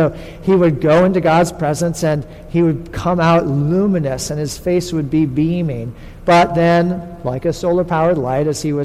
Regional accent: New England, United States; I grew up in New England. I never saw this until I traveled in the South.

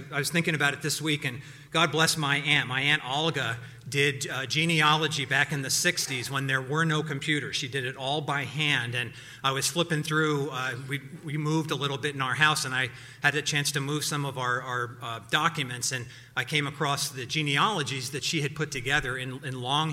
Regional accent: New York City, New York, United States; I am a New Yorker. That's just my DNA. That is like four or five, six generations of families living in New York City.

